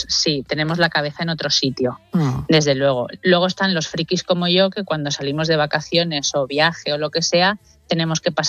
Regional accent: Cuenca, Castilla-La Mancha, Spain; yo que soy de Cuenca, pues imagínate la de plantas que te encuentras

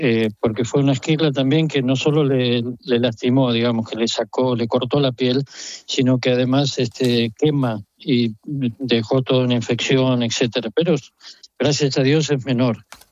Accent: Argentina; Yo soy de la Argentina

